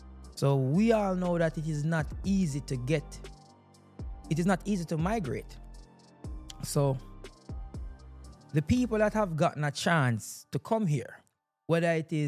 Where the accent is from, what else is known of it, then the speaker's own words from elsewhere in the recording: Jamaica; moved away; Well, I'm Jamaican, so say for instance, send it back to Jamaica.